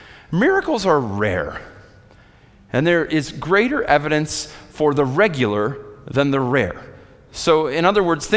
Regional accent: Chicago, Illinois, United States; I'm from Chicago. I understand how this works. I'm a Cubs fan and a Bears fan.

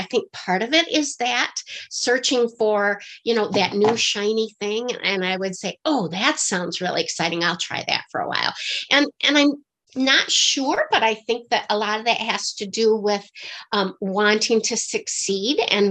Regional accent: Michigan, United States; And I grew up in Michigan. I've always been here

